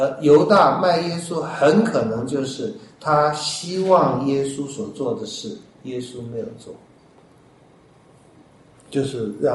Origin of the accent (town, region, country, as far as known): China